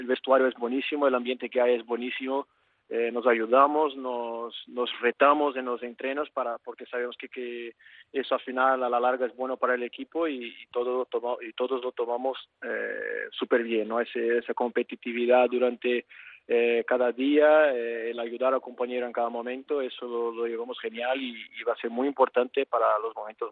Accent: Brazil; Spanish is a second language; now in Bilbao, Spain; Yo digo que yo soy un brasileño raro, ¿no? A mí no me gusta el carnaval y tampoco me gusta el calor.

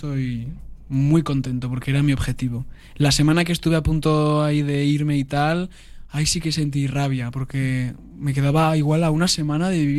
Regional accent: Basque Country, Spain; Claro, yo he hecho en euskera toda la ikastola, el colegio en mi pueblo

